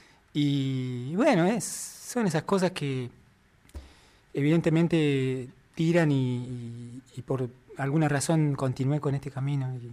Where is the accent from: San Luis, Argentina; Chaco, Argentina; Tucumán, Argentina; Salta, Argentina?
San Luis, Argentina; Concarán; also born or lived in Villa Dolores; Nací en Villa Dolores, sí. Pero por una situación de que mi mamá andaba en esos momentos, tuve que nacer ahí. De todas formas, Villa Dolores y mi pueblo y Concarán, de alguna forma estamos más conectados que inclusive que la capital de San Luis, digamos.